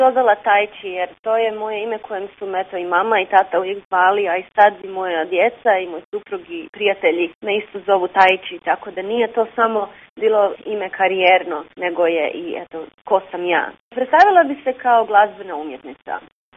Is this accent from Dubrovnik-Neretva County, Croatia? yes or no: no; Zagreb, City of Zagreb, Croatia; also born or lived in New York / Los Angeles; now in Cincinnati, United States; Rođena sam u Zagrebu, školovala sam se u Zagrebu i u Njujorku i radila sam u Njujorku i Los Angelesu. Trenutno živim u Cincinnatiju